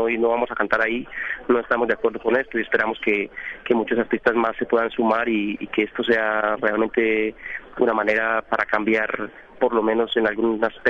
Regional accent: Colombia; Y nosotros que, bueno, somos colombianos, sabemos que eso no va a suceder.

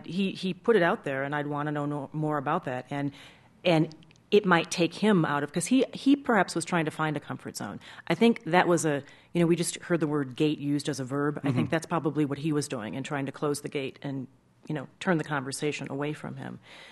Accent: Minnesota, United States; grew up in Minnesota, but there are a number of states that now have very large minority populations.

